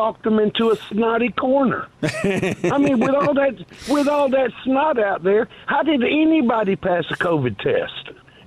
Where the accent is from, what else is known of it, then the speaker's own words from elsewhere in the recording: East Coast, United States; But I'm from East Coast. You know, I'm OG.